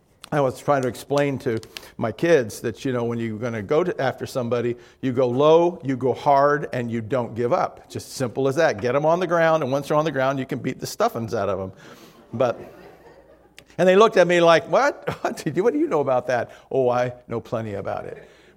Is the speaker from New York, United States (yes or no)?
no; Miami, Florida, United States; And growing up in Miami, we had gang wars in junior high.